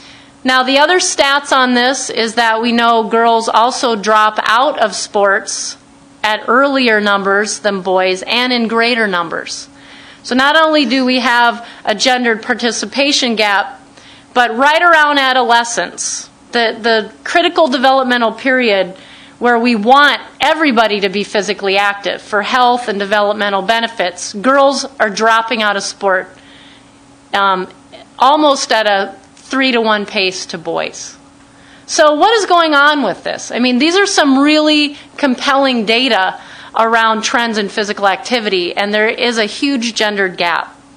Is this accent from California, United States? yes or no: no; Missouri, United States; I grew up in Missouri. They had a very well-oiled machine in terms of soccer league, even when I was little. I moved to St. Cloud.